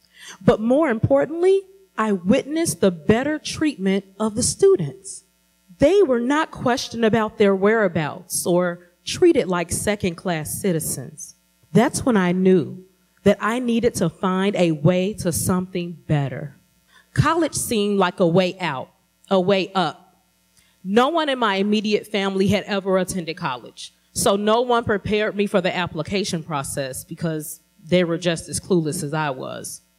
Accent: Chicago, Illinois, United States; I grew up on the South Side, what we affectionately called the low end, where poverty, drugs, teen pregnancy, and alcoholism were the norm.

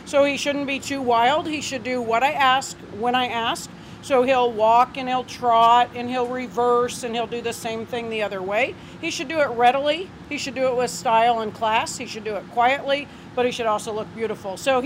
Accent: LaGrange, Kentucky, United States; I'm from LaGrange, Kentucky.

